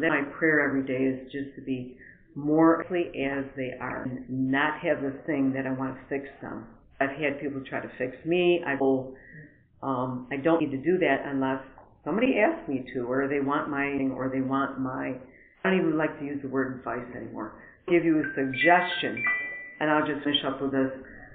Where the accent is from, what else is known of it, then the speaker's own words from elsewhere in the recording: Orchard Park, New York, United States; from Orchard Park, New York. If you don't know where that is, it's sort of close to Buffalo, not too far from the Canadian border.